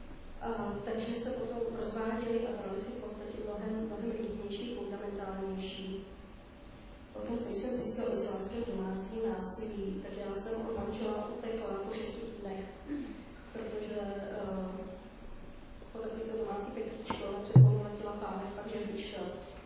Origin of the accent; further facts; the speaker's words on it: Syria; jsem vyrůstala v Syrii 11 let a měli jsme spoustu kamarádů muslimů